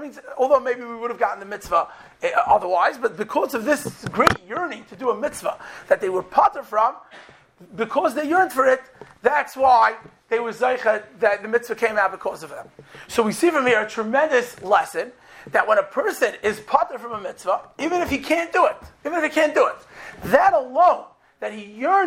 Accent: Canada; I'm from Canada

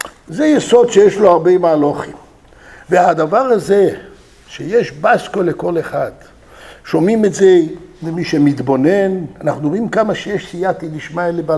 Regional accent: Jerusalem, Jerusalem District, Israel; אני בא מירושלים

